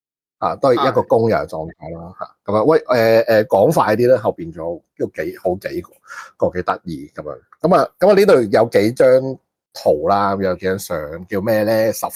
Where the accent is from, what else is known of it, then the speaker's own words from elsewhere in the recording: Hong Kong; 即係因為我哋出世在香港就有免費教育有九年咁樣，